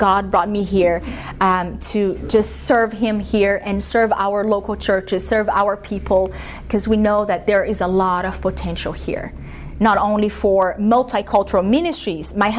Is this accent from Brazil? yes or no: yes; Brazil; English is a second language; now in United States; So I've been here in the U.S. for 15 years, but I am originally from Brazil. Yes, so I am from Brazil